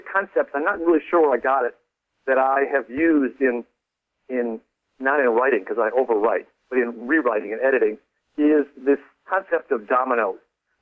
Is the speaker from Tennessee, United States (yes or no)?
no; Chicago, Illinois, United States; because I grew up in Chicago, Milwaukee didn't seem that exotic a place to set a book in. It was a lot like Chicago, a smaller version of Chicago.